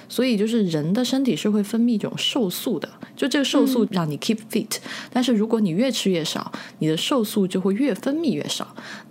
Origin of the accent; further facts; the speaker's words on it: southern China, China; 我是一个非常热爱米饭的人，就是南方人嘛，